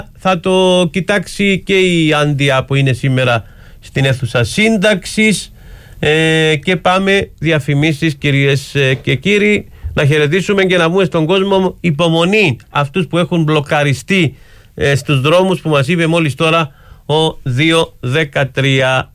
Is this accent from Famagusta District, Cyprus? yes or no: no; Pachna, Limassol District, Cyprus; born there; Γεννήθηκα στις φτωχογειτονιές της Πάχνας